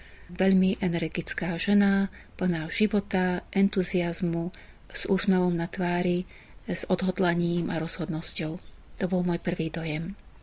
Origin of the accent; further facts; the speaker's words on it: Banská Bystrica, Banská Bystrica Region, Slovakia; aby bola misijná rozlúčka v mojom rodnom meste, v Banskej Bystrici.